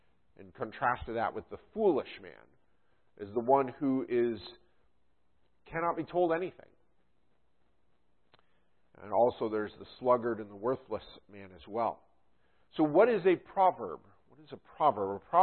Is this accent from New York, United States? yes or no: yes; New York, United States; where I grew up in the Adirondacks, you could barely see, you know, just to the next turn because of all the trees and everything.